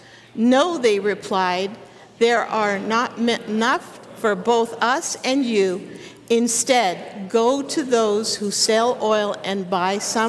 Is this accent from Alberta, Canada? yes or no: yes; Sylvan Lake, Alberta, Canada; We met in Winnipeg. He was from Windsor. I'm from Sylvan Lake.